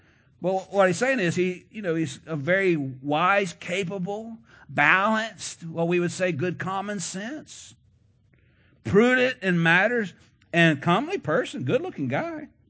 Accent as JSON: {"language": "English", "country": "United States", "said": "And listen to me, I'm an American. I believe in free speech and free religion."}